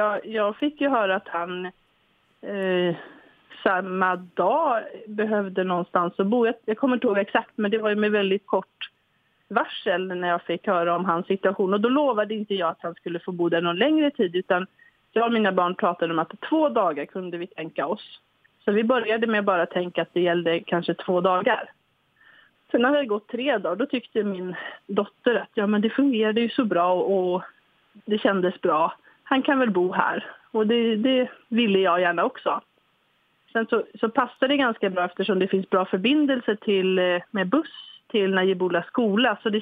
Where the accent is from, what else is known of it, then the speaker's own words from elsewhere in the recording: West Coast, Sweden; i min kommun där jag växte upp på västkusten så har det blivit ett stort engagemang